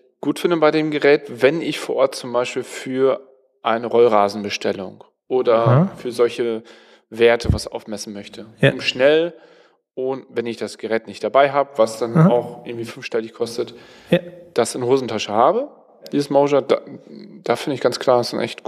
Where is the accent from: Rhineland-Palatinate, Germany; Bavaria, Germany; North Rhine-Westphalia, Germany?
North Rhine-Westphalia, Germany; Ja, ich komme aus Münsterland, da ist es Zollstock.